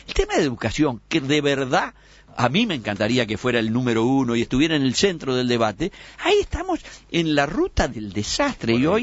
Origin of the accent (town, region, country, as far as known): Uruguay